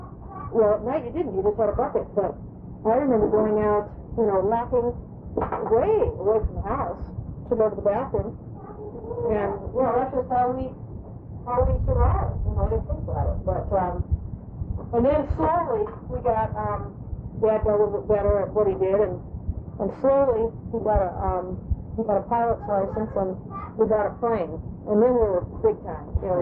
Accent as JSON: {"language": "English", "town": "Kodiak", "region": "Alaska", "country": "United States", "tie": "born there", "said": "I was born in Kodiak, Alaska, and I was born in 1954."}